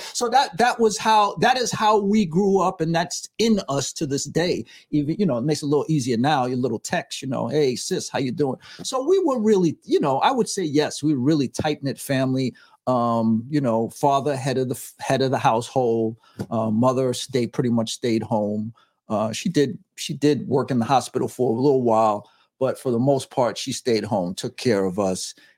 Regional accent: New York City, New York, United States; I am from Chelsea, New York City. Grew up, born and raised in New York, way downtown on 17th Street, 9th Avenue.

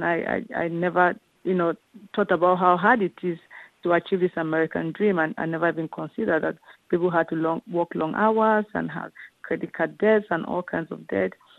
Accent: Cameroon; English is a second language; moved away; also born or lived in Harlem; because they are from my hometown in Cameroon. And I am an African immigrant myself. I, I used to live in Harlem, just like the characters in the novel.

